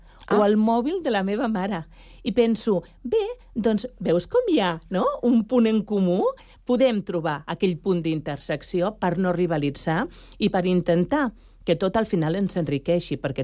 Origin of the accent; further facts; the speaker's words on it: Badalona, Catalonia, Spain; moved away as an adult; envio un petó i una abraçada fortíssima a Badalona, sí. Perquè allà vaig néixer i allà vaig passar tots els anys de la meva vida, la infantesa, la joventut, fins que vaig tenir 22, 23 anys, que vaig venir a viure aquí, a Sant Cugat.